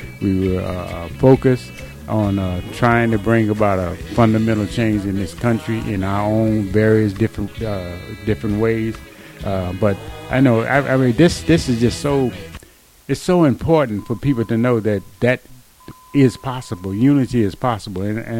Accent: Houston, Texas, United States; I grew up in the Jim Crow South in Houston, Texas.

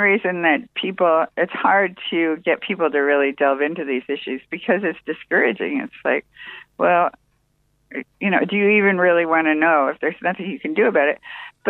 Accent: United States; I am an American.

